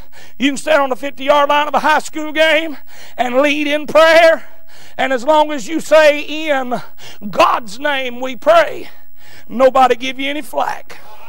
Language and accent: English; Georgia, United States; I was raised in Southeast Georgia. I was raised in the country.